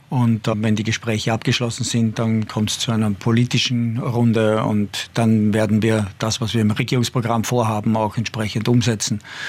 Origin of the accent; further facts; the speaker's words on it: Austria; Ich bekomme auch Schutz von den österreichischen Behörden, wenn ich als Österreicher im Ausland irgendwo Probleme habe.